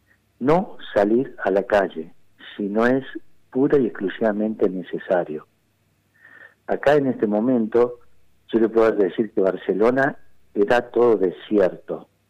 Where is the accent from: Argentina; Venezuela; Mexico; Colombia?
Argentina; Chilecito, La Rioja; yo crecí ahí en Chilecito y tengo parientes y compañeros, como usted dice, de promoción.